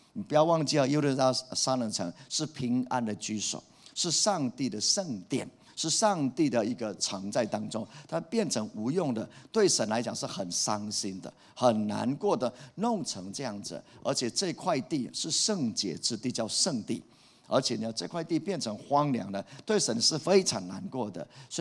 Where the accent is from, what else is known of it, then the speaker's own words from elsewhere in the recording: Puli, Nantou County, Taiwan; 我从小在这个教会长大，我记得我出生的地方在埔里啊，那时候我的小时候跑来跑去的时候都在葡萄园里面，